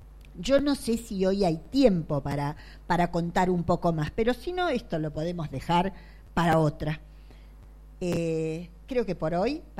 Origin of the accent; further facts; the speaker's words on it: Buenos Aires, Argentina; also born or lived in La Matanza; Yo soy de Mataderos. ¿Y vos? ¿Mataderos? Ah, de la Matanza. Bueno, yo viví muchos años en la Matanza, crié a mis hijos en la Matanza.